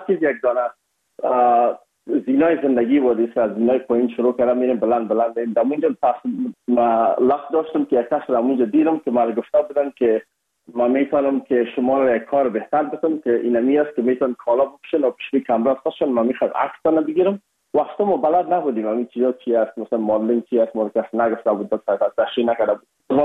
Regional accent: Afghanistan; ما از افغانستان هستیم یکم اک لحجی و فرق داشت

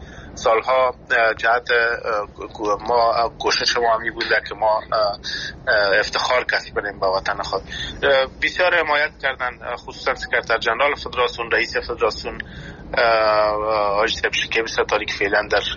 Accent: Afghanistan; born there; moved away; ما درست است که در افغانستان زاده شدیم

